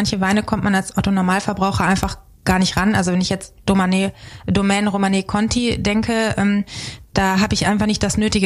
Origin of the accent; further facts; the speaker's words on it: Linz am Rhein, Rhineland-Palatinate, Germany; born there; Ich komme ja aus Linz am Rhein gebürtig, das ist da, wo die A in den Rhein mündet. Genau, Mittelrhein liegen wir mittendrin im Anbaugebiet